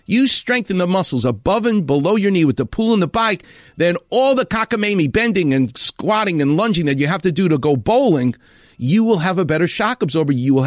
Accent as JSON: {"language": "English", "region": "New York", "country": "United States", "said": "And I've been to New York. I'm from New York."}